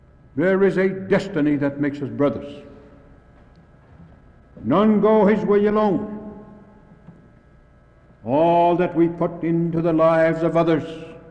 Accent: New Mexico, United States; There's one thing that I've learned as I deal and work with my people is this, that we as Indian people can never be satisfied

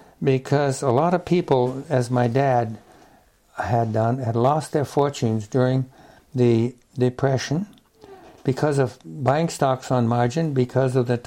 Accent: Freeport, Maine, United States; also born or lived in France; Freeport, Maine. Yep.

